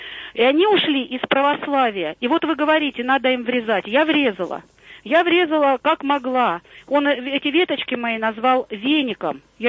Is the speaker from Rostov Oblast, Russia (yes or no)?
yes; Rostov Oblast, Russia; я казачка по рождению … Несвятаевский район